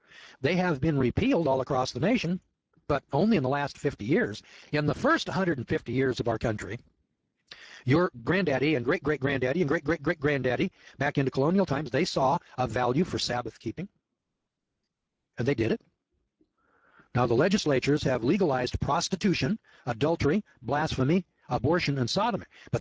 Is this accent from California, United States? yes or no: yes; Corbell, California, United States; And in the little town that I grew up in Corbell, California, during World War II, the mill closed down on Sunday.